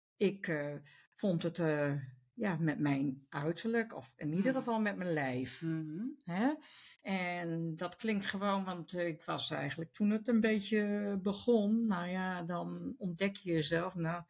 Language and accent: Dutch; Hoogeveen, Drenthe, Netherlands; Hogeveen, ja, ik kom uit Hogeveen.